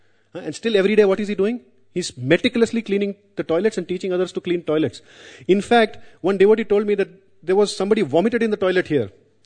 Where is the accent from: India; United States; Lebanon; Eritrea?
India; I'm sorry I speak too fast. I'm Indian.